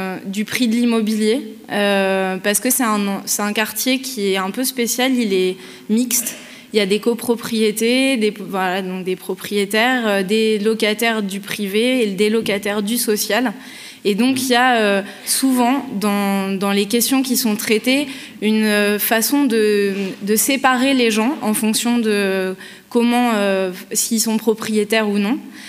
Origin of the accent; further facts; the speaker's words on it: Grenoble, Auvergne-Rhône-Alpes, France; donc nous, on vient de la Villeneuve, de Grenoble.